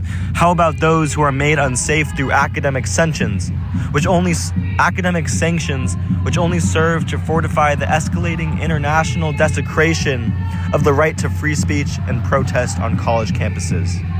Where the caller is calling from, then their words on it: Washington, District of Columbia, United States; I'm speaking from the Palestine Solidarity Encampment at George Washington University